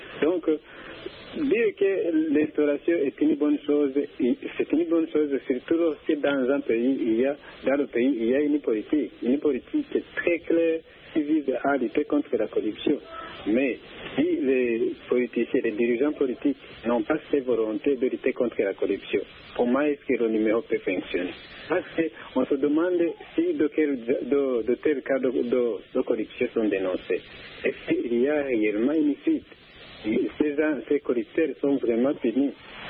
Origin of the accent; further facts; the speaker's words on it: Burundi; Chez nous, en Afrique, je vais dire au Burundi exactement.